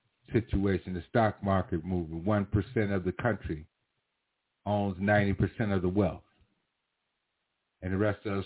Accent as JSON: {"language": "English", "country": "United States", "said": "Your capital, our capital, because I'm an American, our capital was raided"}